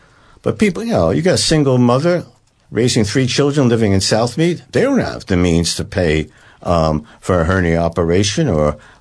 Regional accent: United States; the audience probably can tell I'm from the United States

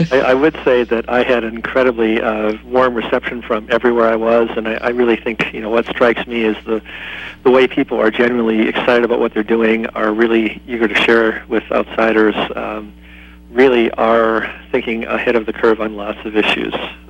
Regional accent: Minnesota, United States; I come from Minnesota, of course

